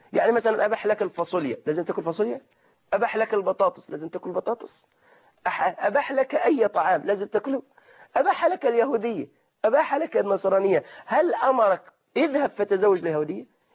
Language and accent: Arabic; Egypt; في واقعنا مثلا في بلدنا مصر